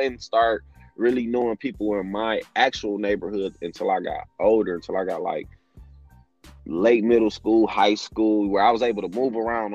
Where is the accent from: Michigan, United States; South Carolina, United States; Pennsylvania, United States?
Michigan, United States; my mom worked at Henry Ford Hospital, bro. Like, I stayed on Finkel and Evergreen. My grandmother, I grew up really on Joy Road in Whitfield.